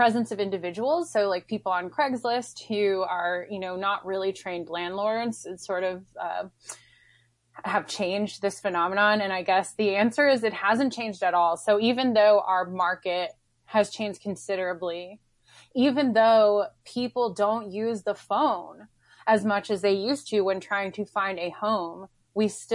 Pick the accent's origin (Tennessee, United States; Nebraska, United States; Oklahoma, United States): Tennessee, United States; I'm from Appalachia. I grew up in Tennessee.